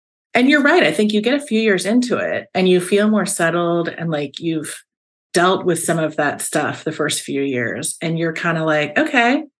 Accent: the South, United States; I'm from the South. We always say the wrong thing.

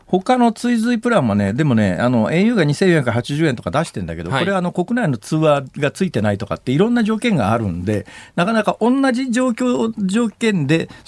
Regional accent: Saitama, Japan; うち関西文化圏なんですよ、はい、ね、育った環境が、はい、まあ、あの埼玉県で育ってますから

